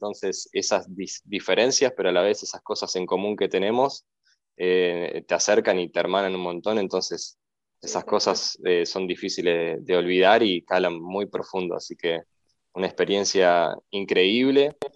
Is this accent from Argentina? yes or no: yes; Argentina; para mí, siendo argentino, bueno, latinoamericano en general